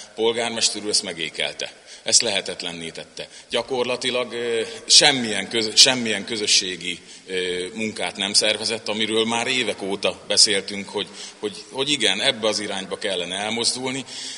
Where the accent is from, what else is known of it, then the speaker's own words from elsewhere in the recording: Tisza area, Hungary; Én a Tisza mellett nőttem föl, ott azért ez nagyobb problémát okozott.